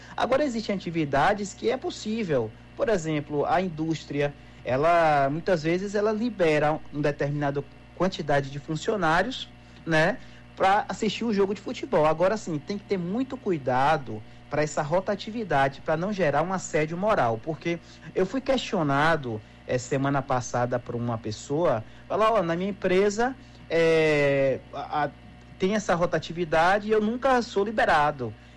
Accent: Salvador, Bahia, Brazil; now in Feira de Santana, Brazil; Na verdade, eu sou de Salvador, mas moro em Feira de Santana.

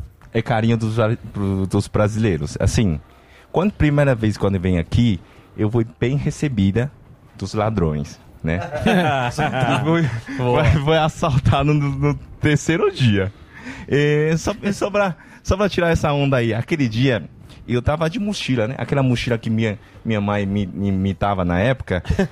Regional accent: Putian, Fujian, China; Portuguese is a second language; Eu sou de sul da China, é perto do Taiwan. Entendeu? Uma cidade chama Putin.

